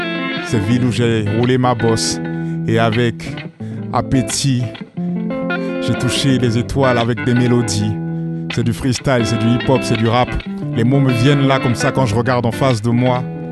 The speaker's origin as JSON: {"language": "French", "country": "Switzerland", "lives_now": "Abidjan, Côte d'Ivoire", "said": "Moi-même, je suis artiste, je viens de Suisse, mais je suis à Abidjan."}